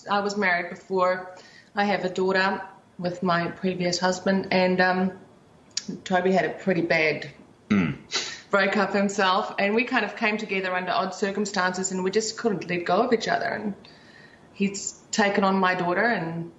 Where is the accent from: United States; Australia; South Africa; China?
South Africa; I'm from South Africa originally.